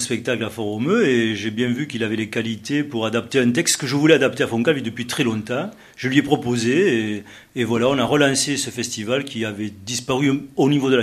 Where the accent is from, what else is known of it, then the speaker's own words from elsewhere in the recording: Ouveillan, Occitanie, France; j'ai vécu toute mon enfance à Ouveillan. J'ai fait mes études primaires, enfin, ou secondaires, on va dire, en Narbonne. Et j'ai fait mes études supérieures à Perpignan.